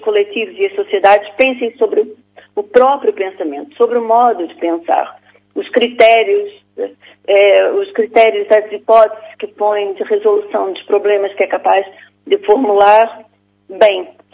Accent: Brazil; moved away as an adult; now in Portugal; eu vim do Brasil com 18 anos, já lá vai muito tempo, não disse a minha idade, mas já lá vai muito tempo. Portanto, vim com 18 anos, vim num contexto em que Portugal era uma sociedade fechada, cheguei cá em 72

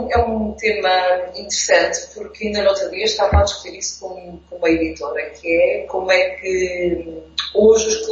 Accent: Ílhavo, Aveiro, Portugal; Ok, eu sou de Ilho, mas também estou inserida numa região que se chama Aveiro.

